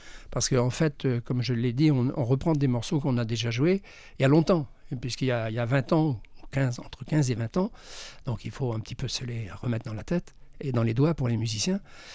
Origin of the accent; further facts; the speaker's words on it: Saint-Jean-d'Angély, Nouvelle-Aquitaine, France; J'étais de Saint-Jean, donc pour moi l'Éden, c'est forcément Saint-Jean-d'Angély.